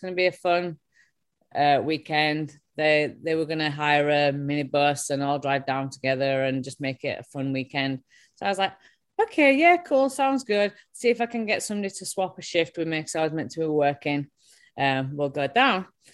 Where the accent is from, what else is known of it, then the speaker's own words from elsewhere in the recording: Leeds, Yorkshire and the Humber, United Kingdom; now in Manchester, United Kingdom; Yeah, I'm from Leeds.